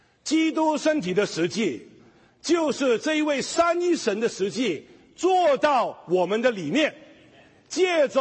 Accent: China; 我知道我也是中国人

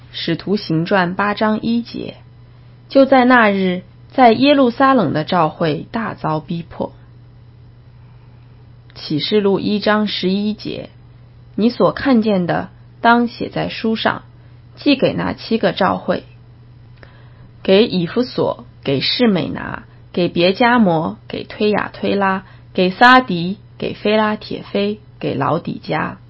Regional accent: Yantai, Shandong, China; 我在中国烟台市长大

